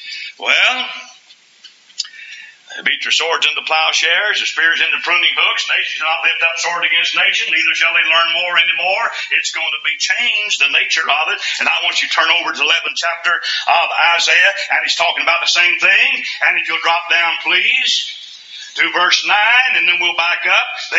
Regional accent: Kentucky, United States; I grew up in Kentucky. I was born there and raised in Kentucky.

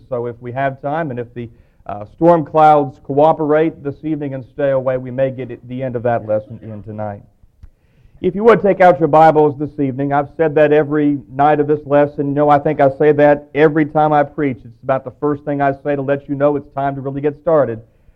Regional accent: Ohio Valley, United States; It has been good to be back in the Ohio Valley once again, back in my hometown again

